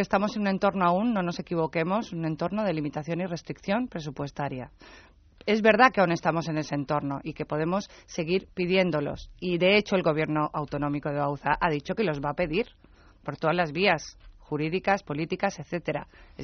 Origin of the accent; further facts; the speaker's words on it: Balearic Islands, Spain; Yo soy mallorquina, soy de Baleares